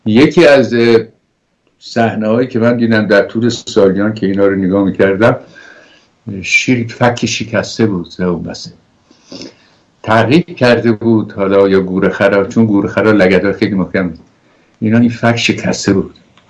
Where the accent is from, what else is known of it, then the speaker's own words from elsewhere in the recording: Iran; من نه سیاسیم نه حزبیم، من ایرانیم، عاشق وطنم